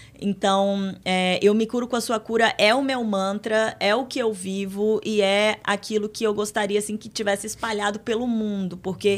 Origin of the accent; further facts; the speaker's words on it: Acre, Brazil; born there; moved away; Eu nasci no Acre, eu saí do Acre e eu já rodei o mundo